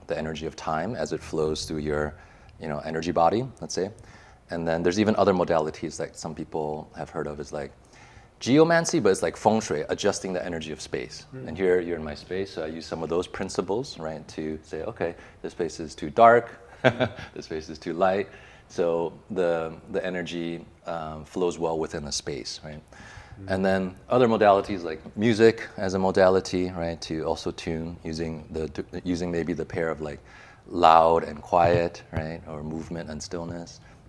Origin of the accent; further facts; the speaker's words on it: Taiwan; also born or lived in the West; You know, I grew up, I was born in Taiwan. Spent a lot of time in the West, and also actually had an opportunity to move back to Taiwan as a young teenager.